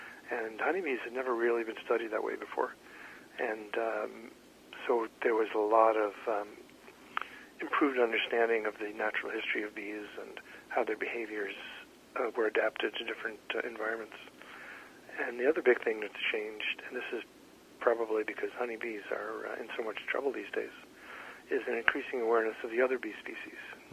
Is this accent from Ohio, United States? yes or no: yes; Cleveland, Ohio, United States; also born or lived in Brooklyn, New York / Massachusetts; Yeah, I was born in Brooklyn, grew up in Cleveland, Ohio. Lived in Massachusetts for many years, then did my PhD at the University of Kansas, and came